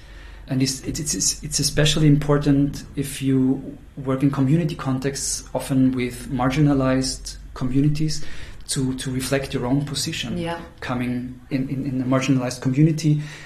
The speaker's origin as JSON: {"language": "English", "country": "Austria", "said": "I'm from Austria, so the right-wing party won the last election."}